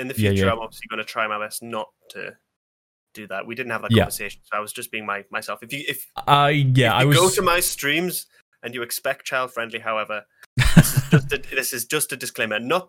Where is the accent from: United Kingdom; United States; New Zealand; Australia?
United Kingdom; Newcastle, North East England; But I'm from Newcastle.